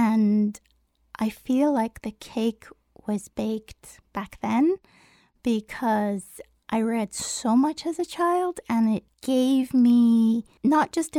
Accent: Iran; also born or lived in Turkey / Germany / Kenya; now in United States; Well, I was born in Turkey, but I'm Iranian. My parents are Iranian. Then I lived in Iran for a few years. Then we moved to Hamburg, Germany. I started school there. And then we went to Kenya. And then we went back to Iran and then came to the United

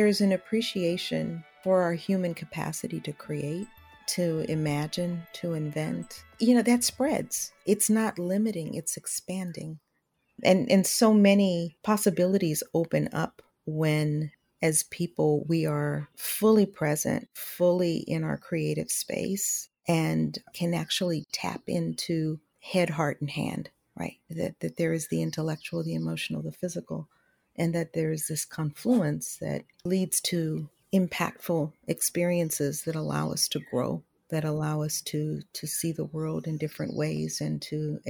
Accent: Los Angeles, California, United States; I grew up in South Los Angeles in the Crenshaw area, more specifically the Hyde Park neighborhood. It was a primarily African-American community.

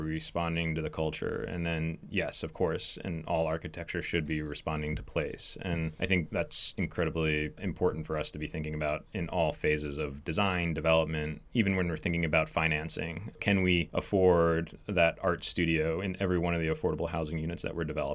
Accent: Point Pleasant, New Jersey, United States; also born or lived in Montana; I grew up in Point Pleasant, New Jersey, a shore town along the coast of New Jersey. My mom is from Montana, southeastern Montana, from the Northern Cheyenne Reservation, and I grew up kind of between the two places

